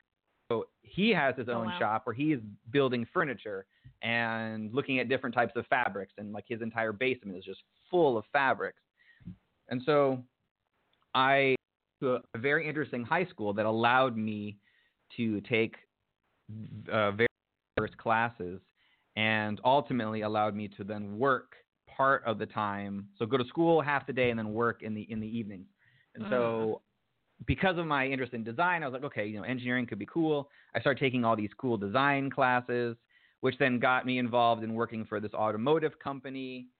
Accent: United States; growing up in the United States, despite our current administration, there is still this entrepreneurial, like, yes, go and be whatever you want kind of feeling.

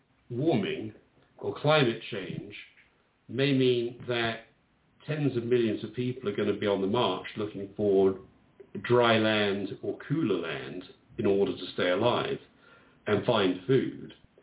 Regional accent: England, United Kingdom; I am from England, and England has got many things wrong.

